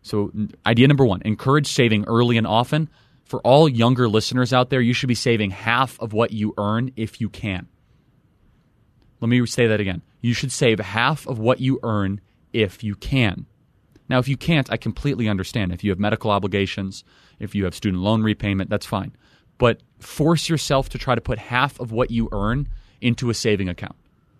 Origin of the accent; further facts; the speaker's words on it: Chicago, Illinois, United States; being a Chicagoan, it's the last thing I can be proud of from that corrupt, awful place of disaster, of that awful city.